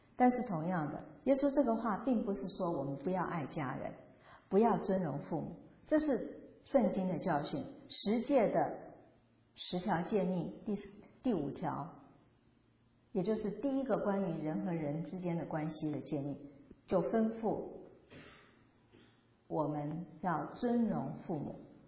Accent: China; 特别是在我们东方人的世界或者回教徒的世界，我们中国人我相信就是属于这一类。

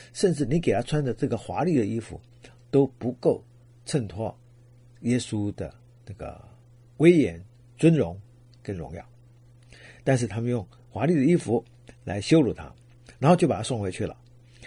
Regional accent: China; 所以我们中国人说的嘛，敌人的朋友而就是我的敌人

